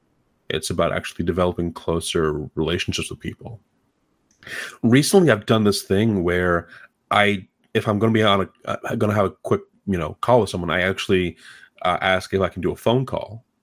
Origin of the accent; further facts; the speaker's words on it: Philippines; I felt a lot of harsh ways about being Filipino before Cena Una.